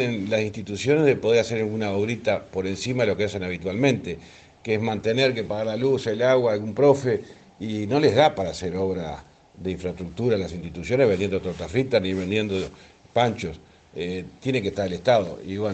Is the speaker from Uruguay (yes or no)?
yes; Capurro, San José, Uruguay; Mirá, yo salí de mi pago de Capurro hoy de mañana a las 10 de la mañana y ya me vine mirando las obras.